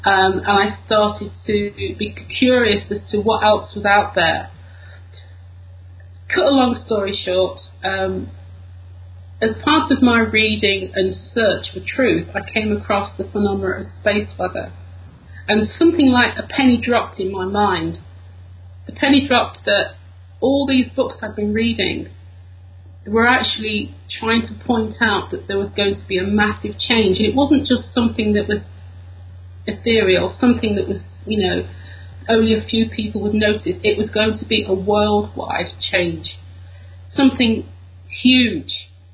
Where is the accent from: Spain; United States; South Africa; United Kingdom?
United Kingdom; I'm British.